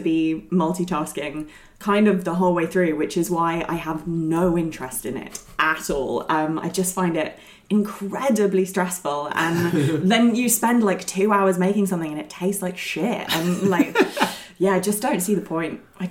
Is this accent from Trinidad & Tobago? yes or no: no; England, United Kingdom; So I grew up just outside London